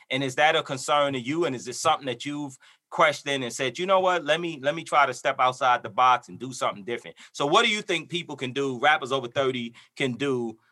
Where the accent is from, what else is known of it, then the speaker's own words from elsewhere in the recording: New York City, New York, United States; also born or lived in Baltimore / Los Angeles; I'm originally from New York. I lived in Baltimore and I lived in L.A.